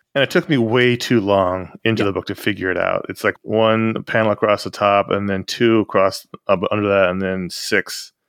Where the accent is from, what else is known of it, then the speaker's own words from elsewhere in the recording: New York City, New York, United States; I mean, I grew up in New York City in the 80s.